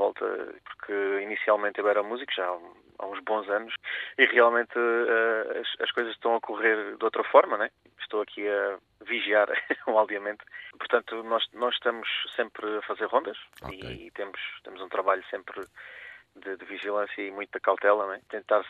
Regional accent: Portimão, Faro, Portugal; Estou um bocadinho deslocado de Portimão. A minha cidade natal é Portimão, mas encontro-me a trabalhar na zona de Carvoeiro.

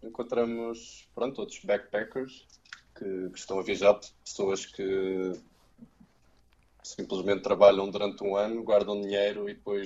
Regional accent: Portugal; E na Indonésia, quando nós dizemos que somos portugueses, eles ficam todos contentes.

